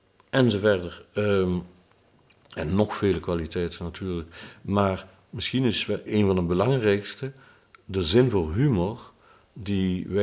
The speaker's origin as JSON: {"language": "Dutch", "region": "Flanders", "country": "Belgium", "said": "heel onze geschiedenis door de Belgische staat zelf, als Vlaming."}